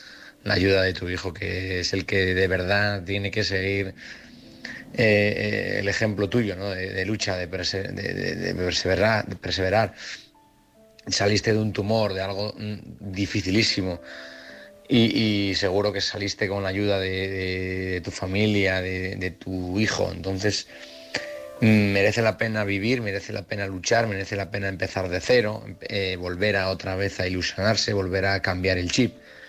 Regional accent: Oviedo, Asturias, Spain; de Oviedo.

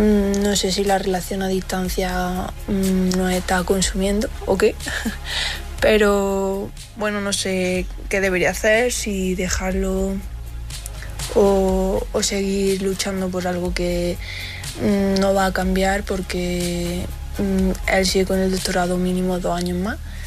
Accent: Jaén, Andalusia, Spain; soy de Jaén.

